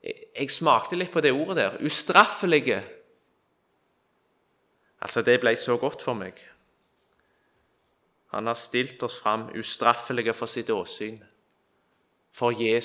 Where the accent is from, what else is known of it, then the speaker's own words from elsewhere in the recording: Kvitsøy, Rogaland, Norway; Hjemme på Kvitsøy så hadde vi et musikklag.